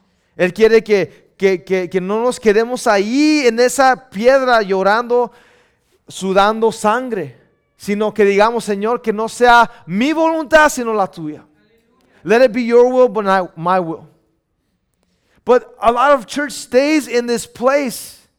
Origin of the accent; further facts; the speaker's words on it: Mexico; Somos mexicanos, muchos aquí, nos gusta el aceite, amen.